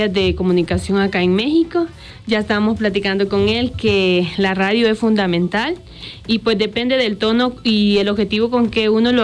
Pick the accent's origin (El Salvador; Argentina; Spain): El Salvador; bueno, vengo de El Salvador.